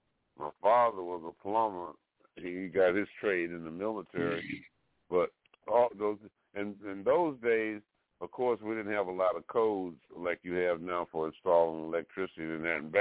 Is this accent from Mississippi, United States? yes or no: no; Alabama, United States; I was born in Alabama, and when I go down there now, I never saw any Indians when I was coming up as a kid down there